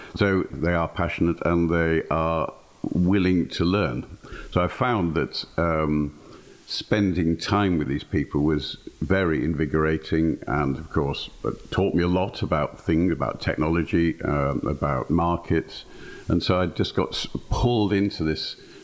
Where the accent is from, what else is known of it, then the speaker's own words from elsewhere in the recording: Yorkshire and the Humber, United Kingdom; I come from Yorkshire, I've always been very direct, almost too direct, I'm sure.